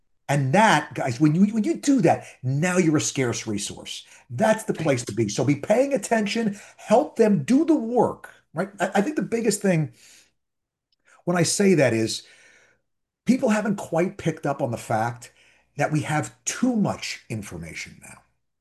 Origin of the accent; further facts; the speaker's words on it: New York, United States; I'm from New York. In New York, I got a guy.